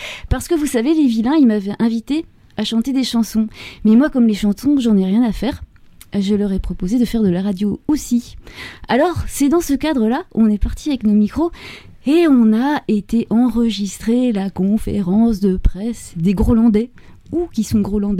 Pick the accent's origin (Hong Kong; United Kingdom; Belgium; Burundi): Belgium; je viens de Belgique.